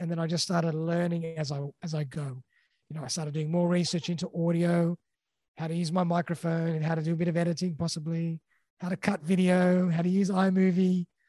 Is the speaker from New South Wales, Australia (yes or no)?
yes; Sydney, New South Wales, Australia; I'm from Sydney, Australia.